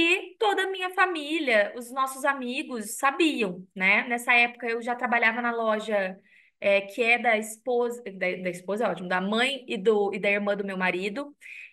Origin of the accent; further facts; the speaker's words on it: São João da Boa Vista, São Paulo, Brazil; mas eu sou de São João da Boa Vista, uma cidade super pequena, na época ainda menor, era ainda menor